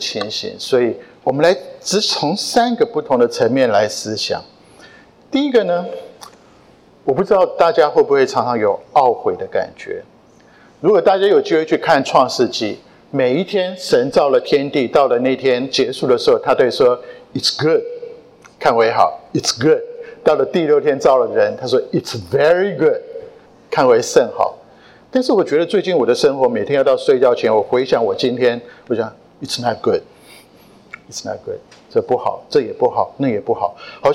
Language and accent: Chinese; Taiwan; 但是一打开我从台湾来看台湾的新闻